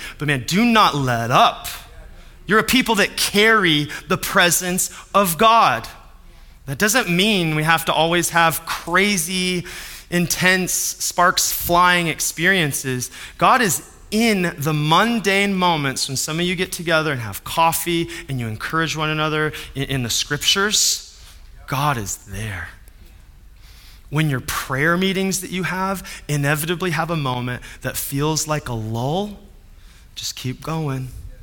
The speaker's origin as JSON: {"language": "English", "town": "Denver", "region": "Colorado", "country": "United States", "said": "We're from Denver."}